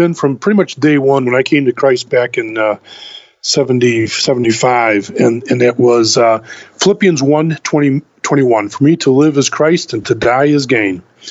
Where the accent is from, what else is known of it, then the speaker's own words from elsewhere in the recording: Wisconsin, United States; And I think, you know, growing up in Wisconsin, one of my heroes and a lot of people's heroes is old Vince Lombardi, the coach of the Packers.